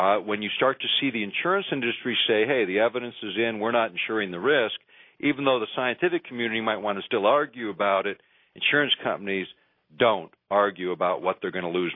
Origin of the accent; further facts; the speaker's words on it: Alaska, United States; I'm inundated with electromagnetic fields here in the microwave range that I was not exposed to in my home state of Alaska, as an example.